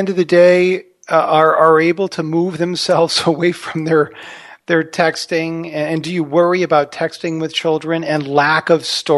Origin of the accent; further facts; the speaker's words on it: Texas, United States; And we'd always want to hear about stories about our grandparents and growing up in Texas with both my parents.